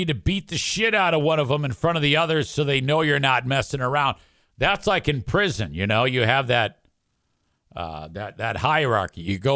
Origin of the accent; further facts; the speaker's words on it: Detroit, Michigan, United States; Because back where I grew up in Detroit, Devil's Night was big.